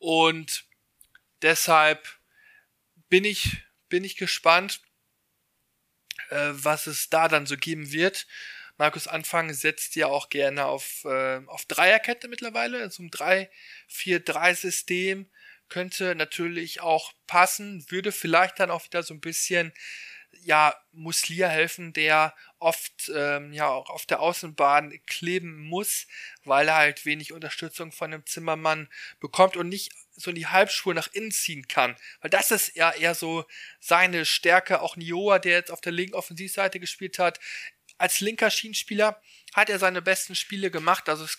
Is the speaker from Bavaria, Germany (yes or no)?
no; North Rhine-Westphalia, Germany; born there; Komme gebürtig aus dem Westmünsterland